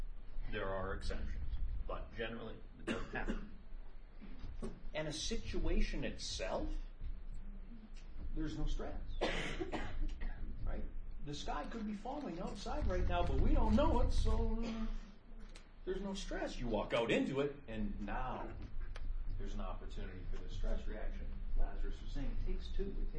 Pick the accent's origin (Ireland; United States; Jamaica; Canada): Canada; I grew up in Canada. We don't do GPA or whatever.